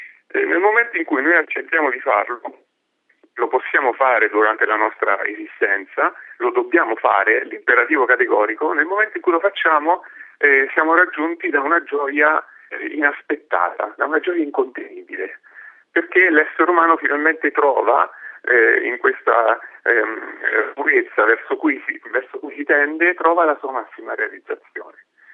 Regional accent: Ascoli Piceno, Marche, Italy; Io sono di Ascoli Piceno, originario, e quindi non posso che essere legato al cuore, con il cuore ai miei concittadini, alla mia piccola e stupenda città

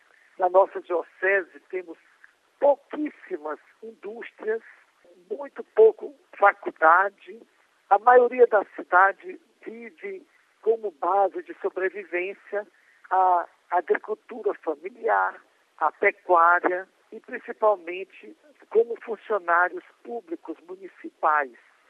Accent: Maranhão, Brazil; sou maranhense, estou aqui há 7 anos trabalhando nesta igreja particular.

